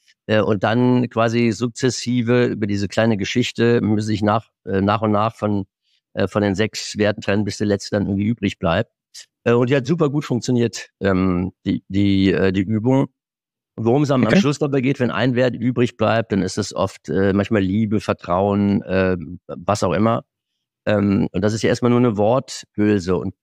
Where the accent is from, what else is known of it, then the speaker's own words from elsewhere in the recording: Germany; Und jetzt hatte ich nochmal vor ein paar Monaten ein Seminar in meiner alten Heimat an der Mosel